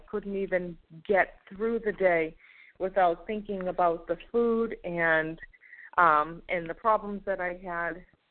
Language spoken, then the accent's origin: English; Massachusetts, United States; I'm from Massachusetts, recovered compulsive overeater, and grateful to be here.